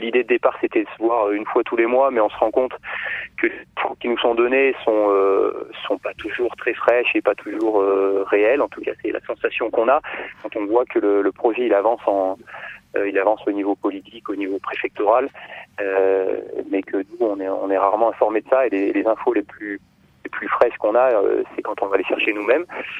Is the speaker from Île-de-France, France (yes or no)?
no; Auvergne-Rhône-Alpes, France; born there; maintenant ma vie se passe en quasi-totalité en montagne, mais je ne suis pas né en montagne, je suis né en Ardèche.